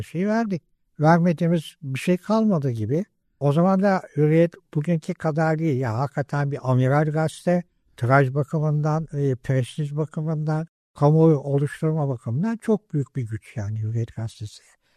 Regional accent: Istanbul, Turkey; Üsküdar'dayım ben. Doğma büyüme ve 4 kuşak İstanbulluyum. Ama İstanbul'u derken iki taraftan da hem baba hem ana tarafından bir göçmen soyum var. Hem Balkanlardan hem Kafkasya'dan, öyle bir sentez göçmenliğim var benim.

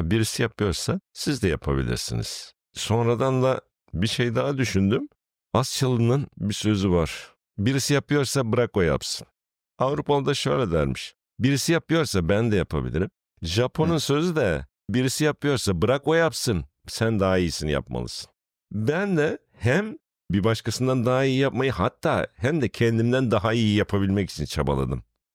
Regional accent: Geçkinli, Edirne, Turkey; born there; Bunun yanında Edirne Geçkinli Köyü, 1965 doğumluyum.

